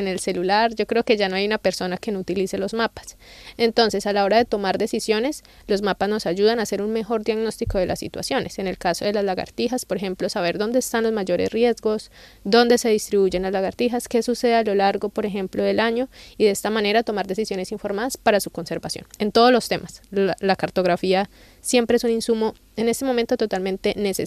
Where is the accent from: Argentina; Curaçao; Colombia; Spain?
Colombia; Sí, en Colombia también tenemos especies invasoras.